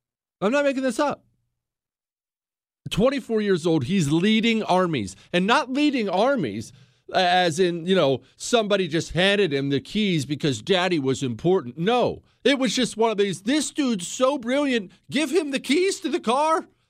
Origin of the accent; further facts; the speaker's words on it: United States; Look, I'm an American. I don't pay attention to these things.